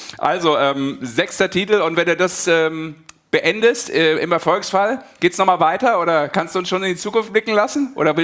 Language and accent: German; Düsseldorf, North Rhine-Westphalia, Germany; Das frage ich jetzt als gebürtiger Düsseldorfer, einen gebürtigen Düsseldorfer.